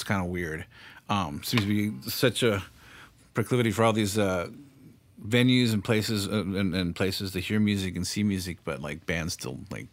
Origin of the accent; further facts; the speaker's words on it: California, United States; I'm from the South Bay, so everything was punk rock pretty much, 80s and 90s, you know, the grunge, I guess, a little bit. But it's always been a punk rock town because